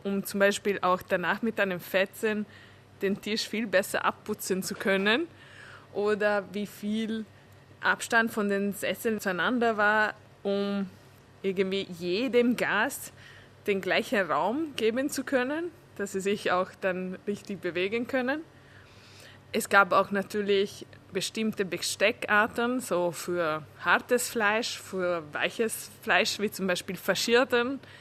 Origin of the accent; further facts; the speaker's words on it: Italy; German is a second language; now in Vienna, Austria; meinen Integrationsprozess in Wien, weil ich bin Ungarin, in Italien aufgewachsen